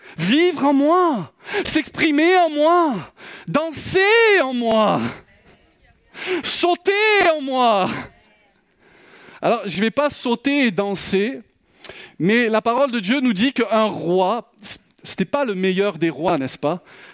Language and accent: French; Marseille, Provence-Alpes-Côte d'Azur, France; Alors moi, j'ai une excuse, je suis un Marseillais.